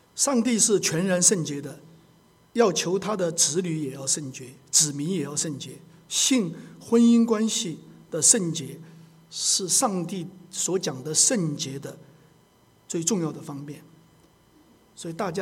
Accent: Chongqing, China; 我是重庆人呢，重庆人喜欢吃火锅是吧

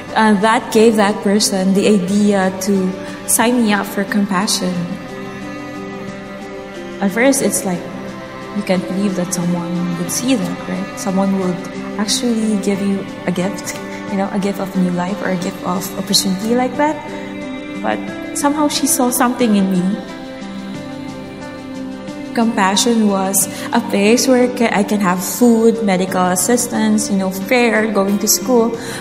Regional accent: Baguio, Cordillera Administrative Region, Philippines; I grew up in Baguio City, Philippines.

